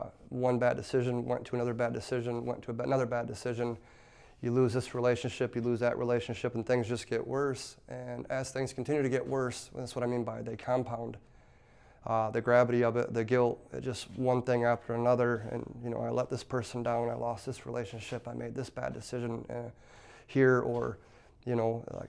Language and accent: English; Battle Creek, Michigan, United States; I'm 44 years old. I've lived a pretty eventful life. I grew up in Battle Creek, Michigan.